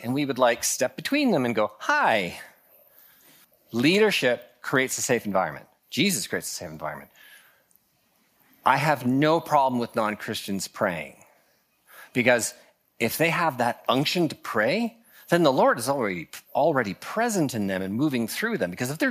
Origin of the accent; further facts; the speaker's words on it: Canada; We're Canadian, so it's very hard to impolitely interrupt somebody.